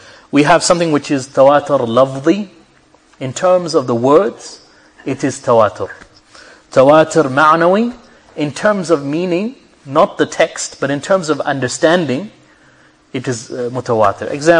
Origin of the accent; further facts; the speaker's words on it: Melbourne, Victoria, Australia; I'm using MCG because I'm from Melbourne.